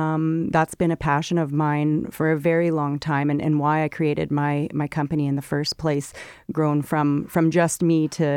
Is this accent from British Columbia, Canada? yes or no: no; Winnipeg, Manitoba, Canada; So born and raised in Winnipeg